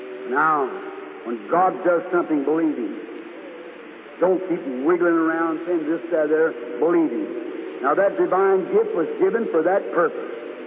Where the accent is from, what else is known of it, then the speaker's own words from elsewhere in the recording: Jeffersonville, Indiana, United States; I'm from Jeffersonville.